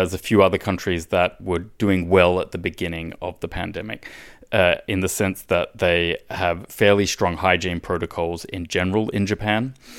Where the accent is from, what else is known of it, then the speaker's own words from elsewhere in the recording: Australia; like in my home country, Australia